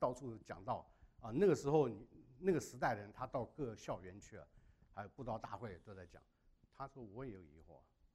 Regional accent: China; 更多的把这个恩典啊加给我们中国人啊

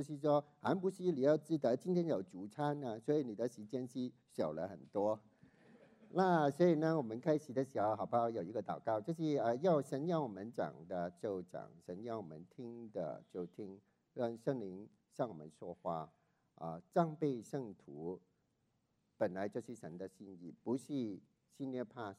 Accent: China; 我们是中国人，我们是龙的传人，不是蛇的传人，是龙的传人。我们是中国人

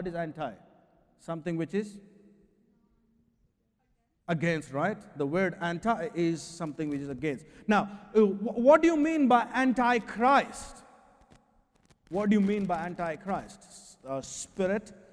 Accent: India; I grew up in India. I went to high school in India.

